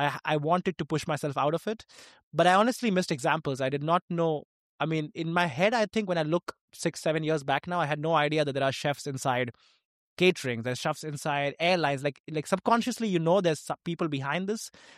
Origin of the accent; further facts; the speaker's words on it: India; born there; because I was born in India